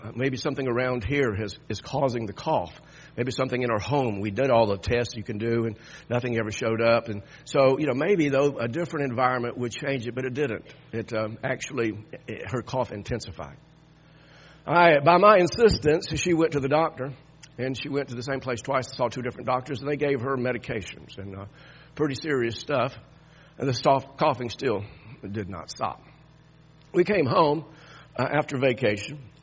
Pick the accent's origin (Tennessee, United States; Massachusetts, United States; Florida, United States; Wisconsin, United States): Florida, United States; Miami; born there; I was born in Miami, Florida. Now, I don't want to move back to Miami. But I do enjoy Florida.